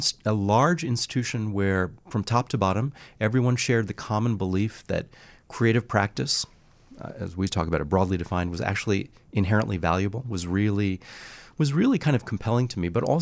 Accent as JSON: {"language": "English", "town": "Chicago", "region": "Illinois", "country": "United States", "tie": "born or raised there", "also_born_or_lived": "Baltimore / El Paso / Cambridge", "said": "I love Chicago. I grew up here. So I was born in Chicago. I actually didn't think I'd move back to Chicago."}